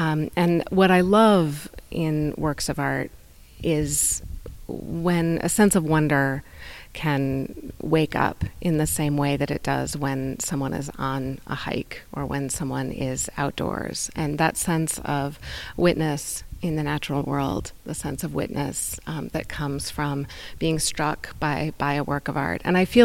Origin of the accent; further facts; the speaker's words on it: Colorado, United States; As a kid growing up in Colorado, I always collected objects from the natural world.